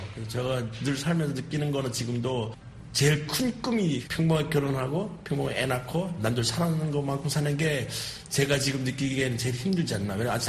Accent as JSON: {"language": "Korean", "country": "North Korea", "said": "저보고 이제 북한에서 왔다 그러는 거예요."}